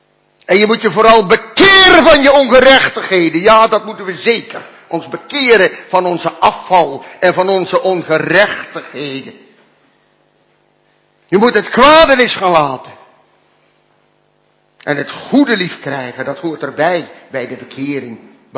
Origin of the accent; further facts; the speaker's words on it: Genderen, North Brabant, Netherlands; born there; In mijn geboortedorp Genderen was dat de Tiebrucht.